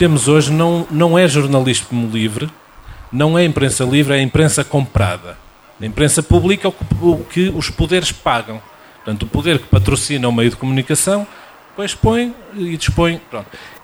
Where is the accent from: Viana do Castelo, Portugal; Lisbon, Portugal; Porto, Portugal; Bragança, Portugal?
Viana do Castelo, Portugal; Nós somos vianenses, vamos com o carro para todo lado.